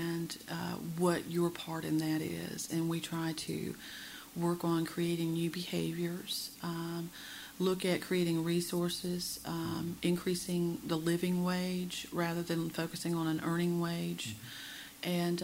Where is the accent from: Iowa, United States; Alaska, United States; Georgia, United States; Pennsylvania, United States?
Georgia, United States; Toccoa; born there; and I was born in Toccoa, Georgia, in 1960.